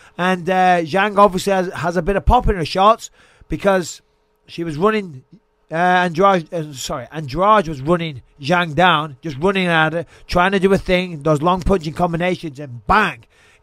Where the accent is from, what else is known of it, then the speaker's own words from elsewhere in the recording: England, United Kingdom; I'm English, right? I speak English.